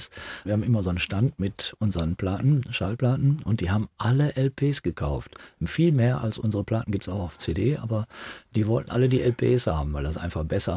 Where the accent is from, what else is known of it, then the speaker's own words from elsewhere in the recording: North Rhine-Westphalia, Germany; now in Duisburg, Germany; Und also wir kommen aus dem Ruhrgebiet, ne? Und Helge wohnt in Mülheim, ich wohne in Duisburg.